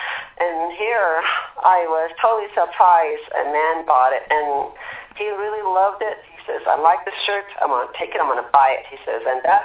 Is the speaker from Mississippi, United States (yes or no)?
no; Fort Defiance, Arizona, United States; I'm originally from Fort Defiance, Arizona. Raised here. My clans are Tupahis, which is my mother's, and my father's clan, Hanalahni